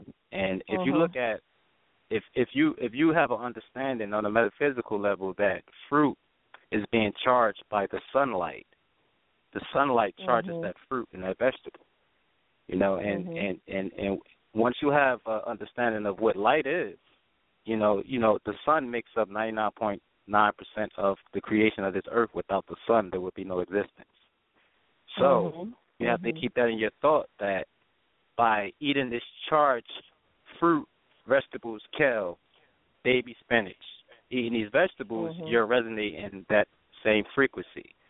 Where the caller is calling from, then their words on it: East Orange, New Jersey, United States; I'm calling from East Orange, New Jersey.